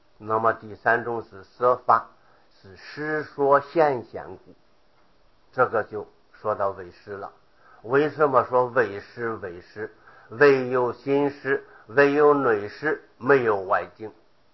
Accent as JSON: {"language": "Chinese", "country": "China", "said": "由此可见，古代印度的哲学家有他们的分法，我们中国人也有我们中国人的分法。"}